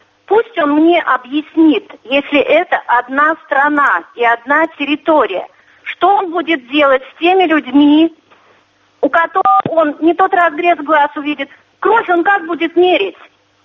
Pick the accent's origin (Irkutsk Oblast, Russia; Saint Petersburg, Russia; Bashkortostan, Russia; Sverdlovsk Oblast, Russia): Bashkortostan, Russia; Ufa; Я родилась в Уфе, прожила 50 лет, бываю в Москве.